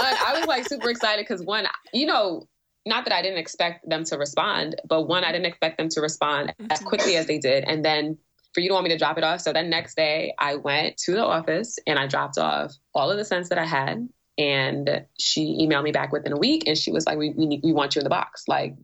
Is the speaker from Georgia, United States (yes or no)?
no; Brooklyn, New York, United States; I forgot to tell her I was from Brooklyn at the time.